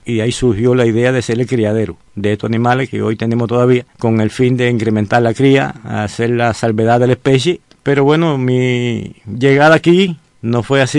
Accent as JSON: {"language": "Spanish", "region": "Havana", "country": "Cuba", "tie": "born or raised there", "also_born_or_lived": "Palma Soriano", "said": "la provincia de Santiago de Cuba, especialmente del pueblo de Palma Soriano, y en una edad muy temprana vine a la ciudad de La Habana"}